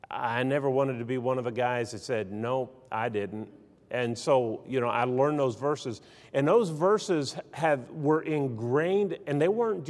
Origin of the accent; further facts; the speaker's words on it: West Virginia, United States; I grew up in West Virginia, but they give you this little booklet that you have to study.